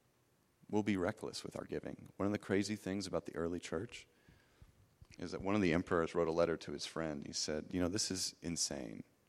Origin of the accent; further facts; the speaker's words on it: West Coast, United States; I'm from the West Coast. The South is different to me.